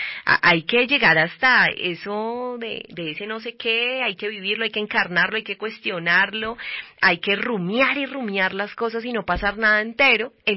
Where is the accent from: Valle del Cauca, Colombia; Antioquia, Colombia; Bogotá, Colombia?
Bogotá, Colombia; yo soy Rola, soy bogotana, pero me ha acompañado en este camino de también salir y volver, y siempre Bogotá abraza y cuida.